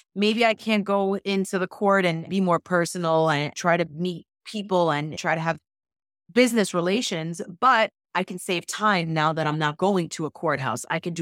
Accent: New York, United States; You know, I'm from New York, so corner delis, there are many.

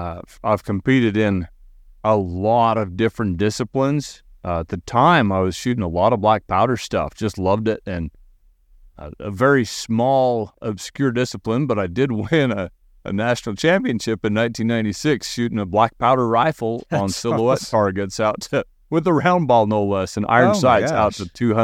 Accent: Utah, United States; born there; So I kind of claim it as my honest-to-goodness home state, even though I was born in Utah.

